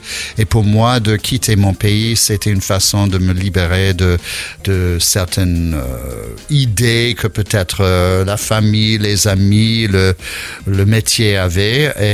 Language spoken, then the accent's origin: French; New York, United States; French is a second language; moved away as an adult; now in France; Je suis en France quand même depuis 97, mais j'arrive pas à perdre mon accent. Je suis de New York à l'origine, voilà.